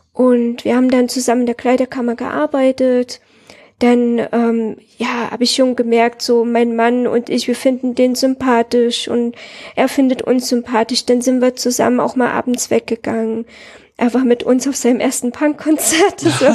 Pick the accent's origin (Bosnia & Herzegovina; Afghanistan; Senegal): Afghanistan; Herat; now in Germany; Die kommen aus meiner Heimatstadt, Herat.